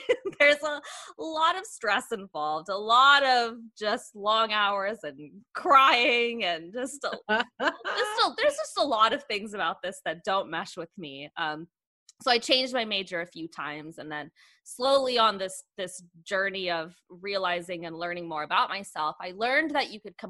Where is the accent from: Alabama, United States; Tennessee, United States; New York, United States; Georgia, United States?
Tennessee, United States; Knoxville; I grew up in Knoxville, Tennessee, over on the East Coast in the Appalachian Mountains of Tennessee.